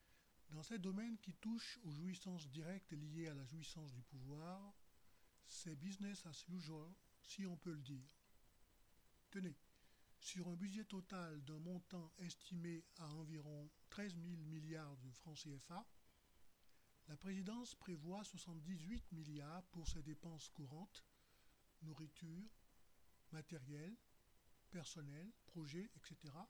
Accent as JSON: {"language": "French", "country": "Benin", "said": "Un fléau qui, comme chez nous au Bénin, jouit d'une confortable impunité."}